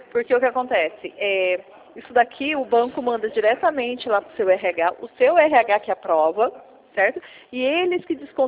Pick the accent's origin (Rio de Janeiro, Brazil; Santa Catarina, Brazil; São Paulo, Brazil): São Paulo, Brazil; eu sou de São Paulo.